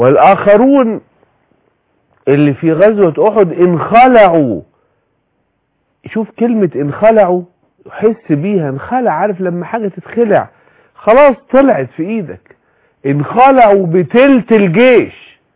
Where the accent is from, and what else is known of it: Egypt